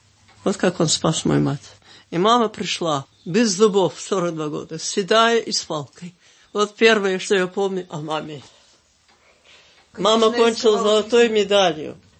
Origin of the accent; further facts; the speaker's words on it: Kharkiv, Kharkiv Oblast, Ukraine; born there; В Харькове.